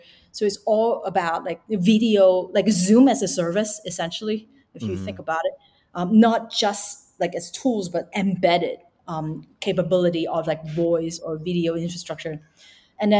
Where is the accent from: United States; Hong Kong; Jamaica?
Hong Kong; Wan Chai; I grew up in Wan Chai, for God's sake.